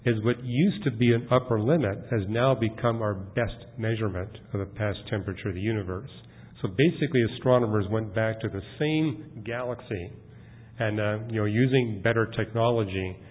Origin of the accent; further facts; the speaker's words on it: Canada; I'm from Canada. I've been in places where you had to wear special parkas